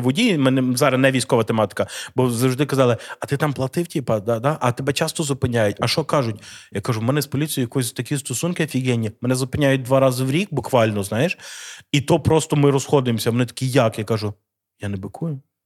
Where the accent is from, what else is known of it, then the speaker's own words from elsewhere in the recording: Lviv, Lviv Oblast, Ukraine; я обожнюю, я корінний львів'янин